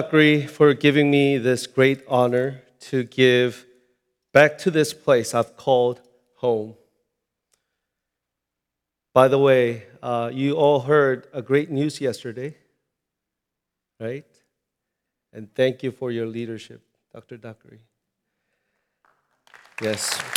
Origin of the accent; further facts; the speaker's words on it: South Korea; English is a second language; moved away as an adult; now in United States; I am Korean, front and back. And I grew up in Korea. And I came here to the United States for the first time when I was 20 years old for better education.